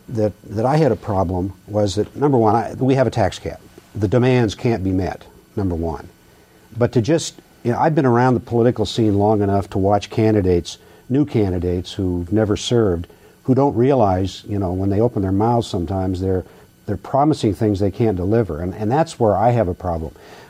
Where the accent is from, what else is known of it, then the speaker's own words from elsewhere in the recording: Anchorage, Alaska, United States; I was born in Anchorage in 1939, and I attended Anchorage schools and graduated from Anchorage High School in 1957.